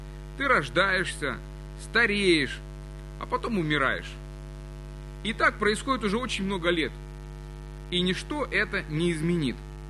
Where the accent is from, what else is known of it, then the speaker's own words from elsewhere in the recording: Crimea, Ukraine; Вы знаете, я родом из Крыма